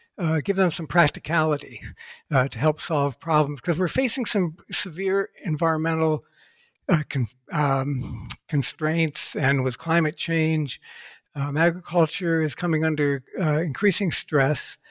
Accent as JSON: {"language": "English", "region": "Ohio", "country": "United States", "tie": "born or raised there"}